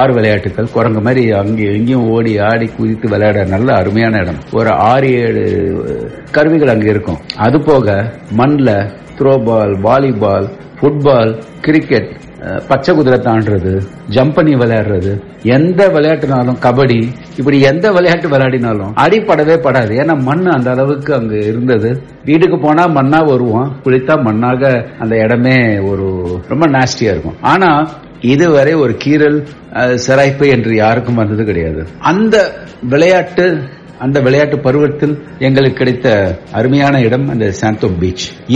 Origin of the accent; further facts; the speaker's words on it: Chennai, Tamil Nadu, India; நான் 1963 பான், சென்னையிலே பிறந்து வளர்ந்தவன், ஸ்கூல், காலேஜ், வேலை, திருமணமாகி செட்டில் ஆனது எல்லாமே இதே சென்னை தான்.